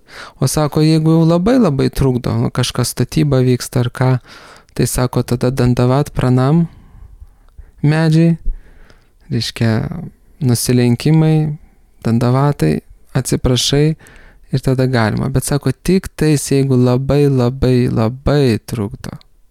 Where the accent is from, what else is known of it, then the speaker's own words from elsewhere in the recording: Kaunas, Kaunas County, Lithuania; Name, kuriame augau Kaune, prie namo yra sodas, senom obelim